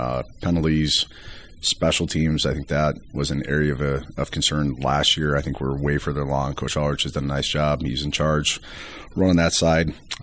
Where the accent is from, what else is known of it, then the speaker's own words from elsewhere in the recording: Iowa, United States; that game sticks out because I'm from Northeast Iowa and had my entire family there.